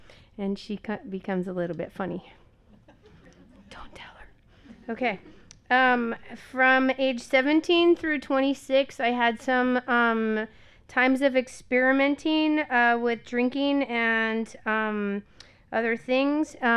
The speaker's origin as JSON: {"language": "English", "town": "Walnut Creek", "region": "California", "country": "United States", "tie": "born or raised there", "said": "I was born and raised in Walnut Creek, born in this hospital."}